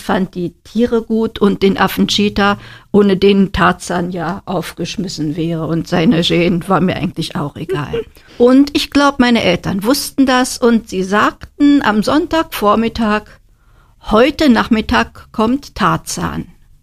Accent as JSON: {"language": "German", "town": "Aschersleben", "region": "Saxony-Anhalt", "country": "Germany", "tie": "born or raised there", "said": "Ich bin hier in Aschersleben geboren, bin hier aufgewachsen, war noch nie weg und kenne Aschersleben von klein auf. Kenne jede Ecke, kann ich schon sagen. Also ich wohne hier mit meiner Familie."}